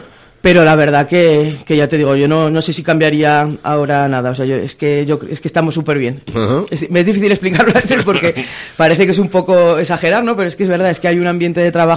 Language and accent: Spanish; Spain; somos españoles